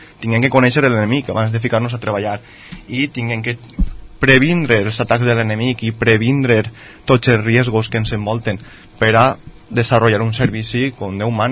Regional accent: Valencian Community, Spain; Jo és un dels servicis que més a gust treballa, perquè jo sóc valencià.

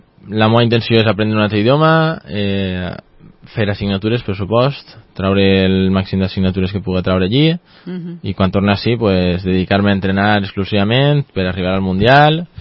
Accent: Oliva, Valencian Community, Spain; El meu cor és d'Oliva.

